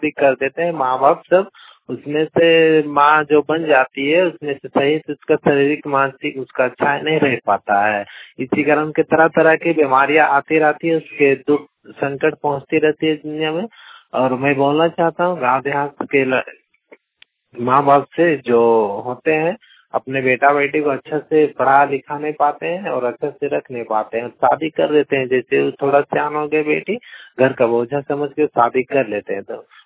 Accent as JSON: {"language": "Hindi", "town": "Ranchi", "region": "Jharkhand", "country": "India", "said": "और मैं रांची जिला झारखंड से बिलोंग करता हूँ"}